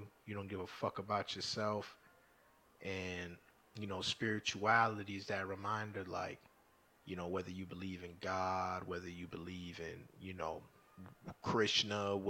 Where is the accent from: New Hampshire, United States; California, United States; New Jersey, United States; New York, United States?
New York, United States; New York City; I grew up around Muslims in New York City.